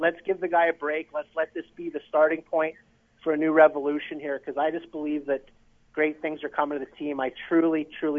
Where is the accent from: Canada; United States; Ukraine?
Canada; I know I'm not from Cleveland, I'm from Canada, but I've loved this team for decades.